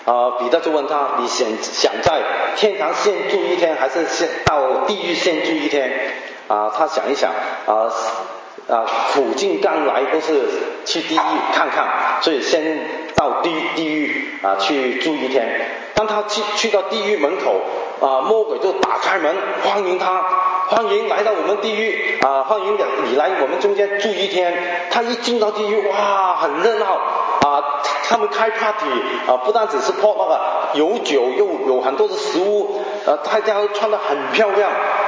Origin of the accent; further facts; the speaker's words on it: Hong Kong; born there; Chinese is a second language; 我是潮州人，在香港出生，我的国语是在神学院操练出来。